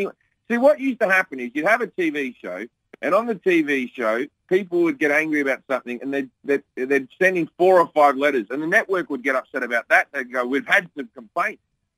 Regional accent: Australia; But it was a long road to get popular in my home country of Australia.

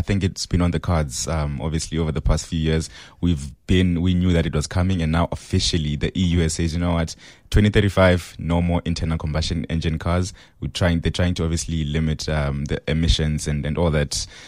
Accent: South Africa; especially being South African

